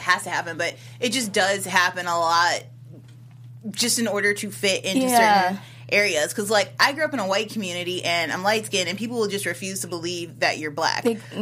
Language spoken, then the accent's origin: English; Nigeria; I'm Nigerian